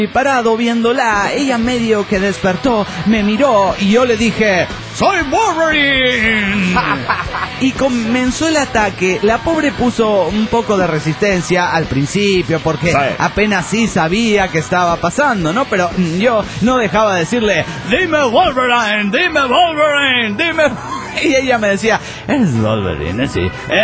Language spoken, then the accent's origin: Spanish; La Paz, Baja California Sur, Mexico; de La Paz Baja, California, México.